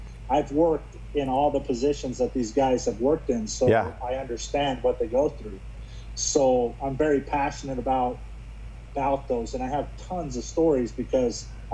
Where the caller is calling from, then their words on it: Loveland, Colorado, United States; I'm in a hotel in Loveland, Colorado right now.